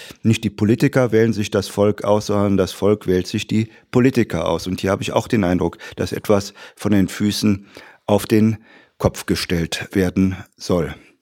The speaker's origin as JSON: {"language": "German", "town": "Mönchengladbach", "region": "North Rhine-Westphalia", "country": "Germany", "tie": "born or raised there", "said": "Meine Heimatstadt Mönchengladbach, 260.000 Einwohner."}